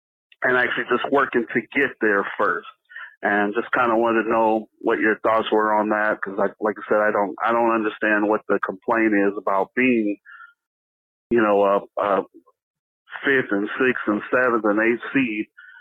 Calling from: Springfield, Illinois, United States; I'm calling from Springfield, Illinois

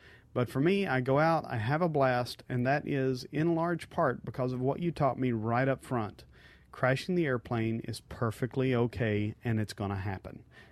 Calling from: Homestead, Florida, United States; I am from Homestead, Florida, just south of Miami.

